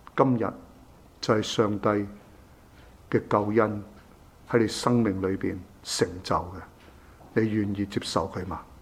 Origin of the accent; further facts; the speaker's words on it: China; 这个是你可以说上帝给我们中国人的智慧。